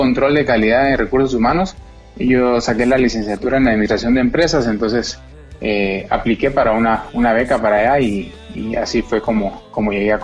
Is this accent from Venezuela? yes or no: no; Guatemala; mi papá es argentino, mi papá es de Buenos Aires, de la parte que se llama Liniers, y mi mamá pues es aquí de Guatemala. Yo nací aquí en Guatemala, así que tengo sangre argentina y sangre guatemalteca.